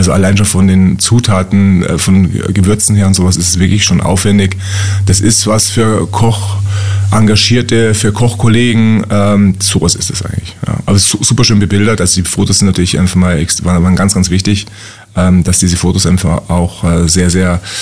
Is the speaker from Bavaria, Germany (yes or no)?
yes; Bavaria, Germany; ich komme auch aus Oberbayern, also das ist alles irgendwie schon auch meins.